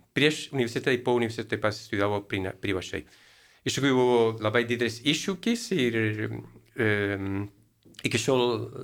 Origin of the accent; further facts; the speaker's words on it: Chile; now in Lithuania; aš esu kilęs iš Čilės, iš Pietų Amerikos, esu čilietis, nors jau gyvenu čia Lietuvoje 24 metus.